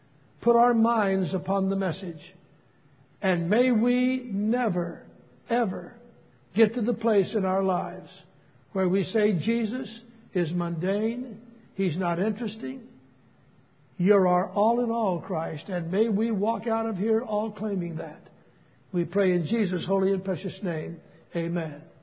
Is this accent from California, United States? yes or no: yes; Los Angeles, California, United States; born there; when I was born in the Methodist Hospital in Los Angeles, California.